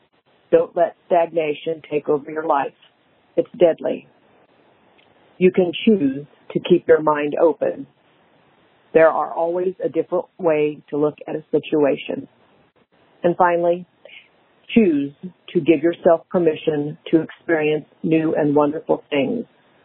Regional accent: Yorktown, Indiana, United States; I'm from Yorktown, Indiana. I'm 69 years young.

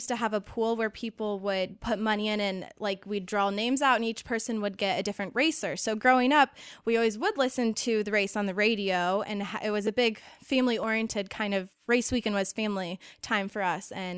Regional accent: Indianapolis, Indiana, United States; And I grew up in Indianapolis around the city

